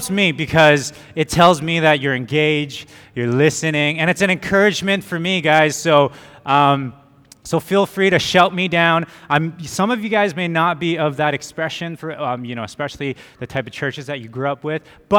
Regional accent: Canada; I'm one of the new members of our teaching team. I'm from Canada, so if you hear me say A a lot, that's just, it's just geared into me. I may not look Canadian, as a lot of my students say, but I promise you I am.

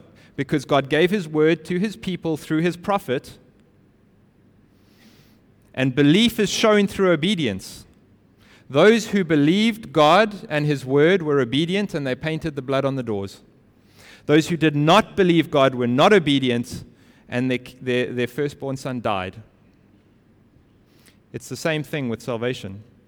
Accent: South Africa; I'm still a South African citizen.

